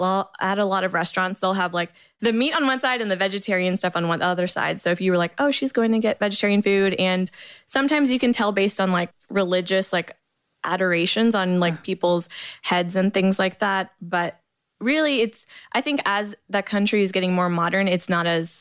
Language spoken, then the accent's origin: English; Coppell, Texas, United States; And I grew up in a suburb. I grew up in Coppell, Texas. And that's just like a 90-something percent white suburb